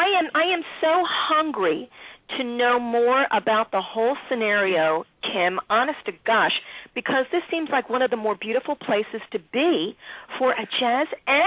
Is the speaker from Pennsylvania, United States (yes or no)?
yes; Philadelphia, Pennsylvania, United States; Terrence recently went to my hometown of Philly, and he did something really special.